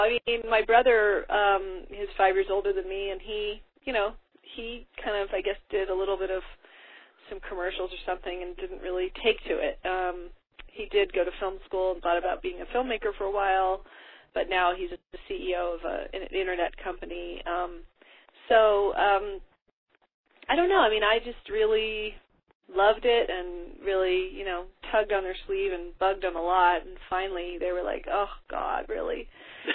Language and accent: English; Los Angeles, California, United States; also born or lived in Houston; I was born in Houston, Texas. Yep. And okay. Raised in Los Angeles from the time I was 5.